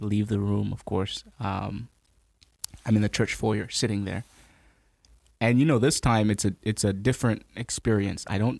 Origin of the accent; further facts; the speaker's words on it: Zambia; born there; I wasn't born in Rwanda, no. I was born in Zambia.